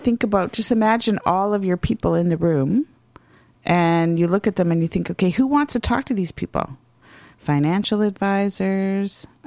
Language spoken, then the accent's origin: English; Ontario, Canada; I mean, I grew up in Northern Ontario. You were either a mill town, a railway town, a trapper town, or a pulp town.